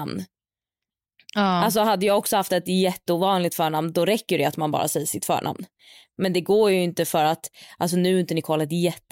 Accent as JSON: {"language": "Swedish", "country": "Sweden", "tie": "born or raised there", "lives_now": "Rome, Italy", "said": "Men det är ju för att vi är uppvuxna i Sverige liksom."}